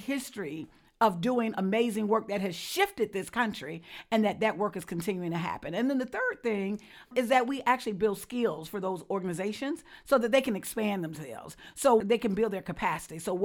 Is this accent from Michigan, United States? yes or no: no; Selma, Alabama, United States; when I go to Brussels or I go to South Africa, I'm constantly hearing people, when I say I'm from Selma, that talk about how inspired they were of the civil rights movement.